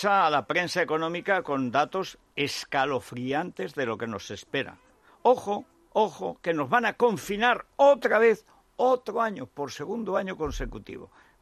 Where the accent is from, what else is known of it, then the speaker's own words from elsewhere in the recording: Aragon, Spain; Como la parte de mi pueblo, que es la que yo conozco, pues Teruel es tan grande, Teruel es el doble grande que Madrid